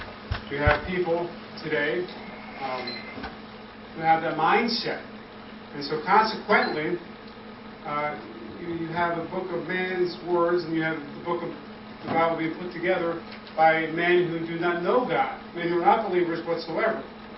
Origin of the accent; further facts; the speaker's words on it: Collingswood, New Jersey, United States; I'm from Collinswood, New Jersey. And that's totally where I'm from.